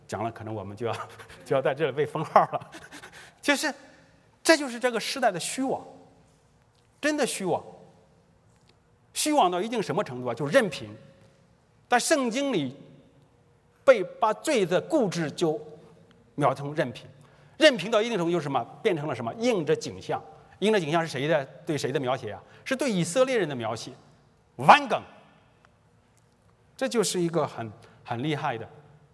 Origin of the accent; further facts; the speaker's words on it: China; 我说我们是中国人，我们是这个，其实我们真的明白我们做中国人我们是什么吗？